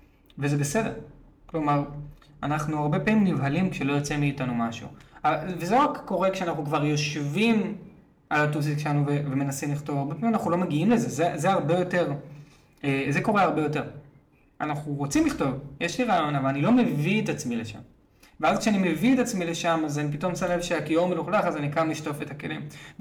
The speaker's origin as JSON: {"language": "Hebrew", "town": "Tel Aviv", "region": "Tel Aviv District", "country": "Israel", "tie": "born or raised there", "said": "גדלתי בצפון תל אביב, וכי ילד בגיל 14-15"}